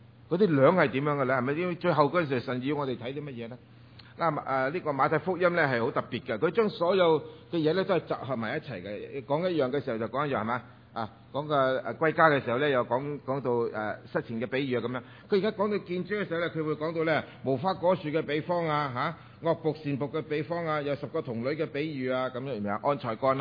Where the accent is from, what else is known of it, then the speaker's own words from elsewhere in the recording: Taishan, Guangdong, China; 我系 MIT 系 Made in 泰山，我系台山人。